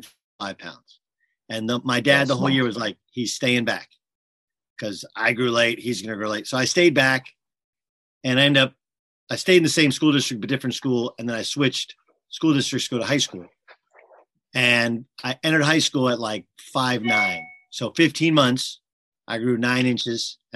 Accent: Milwaukee, Wisconsin, United States; born there; I was born in Milwaukee. I have a lot of friends from that part of, around there in Chicago, whatever, done some work there as well at times.

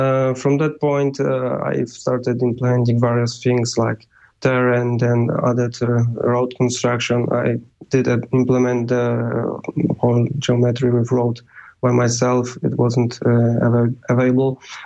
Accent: Krakow, Lesser Poland, Poland; I'm from Poland, Krakow.

